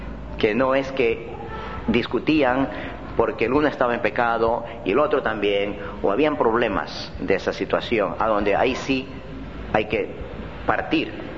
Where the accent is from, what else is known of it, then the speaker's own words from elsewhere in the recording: Ecuador; A algunos le dirían, en mi país, en Ecuador, le dirían a alguien el sin camisa